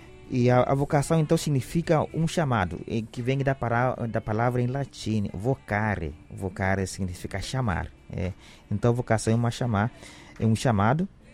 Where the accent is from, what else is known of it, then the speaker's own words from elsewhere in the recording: Kenya; Portuguese is a second language; moved away as an adult; now in Porto Velho, Brazil; Eu sou natural do Quênia, África, da parte leste. Eu sou missionário do Verbo Divino. Já faz mais ou menos 26 anos estou aqui no Brasil